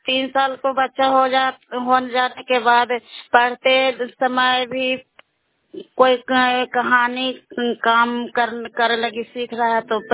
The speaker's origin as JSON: {"language": "Hindi", "town": "Bahadurpur", "region": "Bihar", "country": "India", "said": "ग्राम बहादुरपुर है, चंडी प्रखंड के रहने वाली हूँ।"}